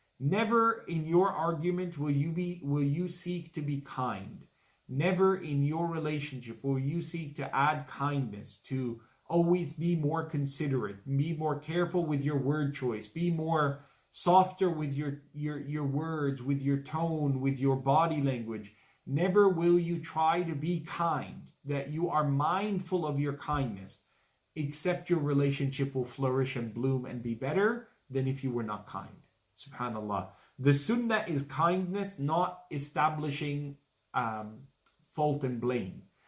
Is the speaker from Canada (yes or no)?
yes; Canada; I was born and raised in Canada. I used to sing Christmas carols in public school.